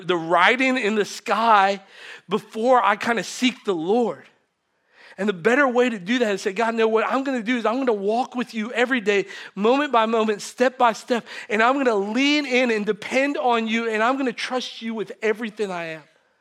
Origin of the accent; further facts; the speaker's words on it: New York, United States; one of the reasons I wanted to go to New York is because I'm from New York. Like I love New York.